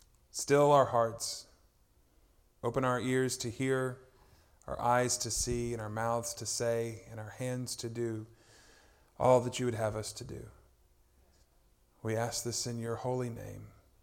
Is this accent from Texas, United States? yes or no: yes; Texas, United States; Now, I'm from Texas, y'all. I don't know what bamboo is to save my soul, right?